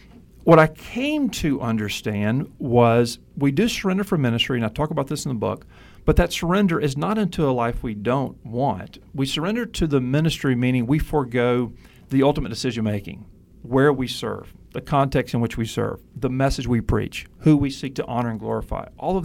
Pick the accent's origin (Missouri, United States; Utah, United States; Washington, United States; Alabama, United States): Alabama, United States; Mobile; And the church I grew up in Mobile, Alabama, was a great church, a very faithful Southern Baptist church, large Bible preaching.